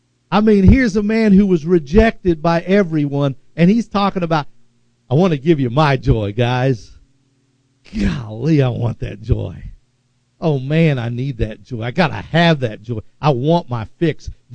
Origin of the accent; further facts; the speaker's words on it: Tulsa, Oklahoma, United States; also born or lived in Tahlequah; When I was about in fourth grade, we lived in Tahlequah for a while. Most of my life I grew up in West Tulsa. My mom was homesick for her mom, and so we moved down here for a while.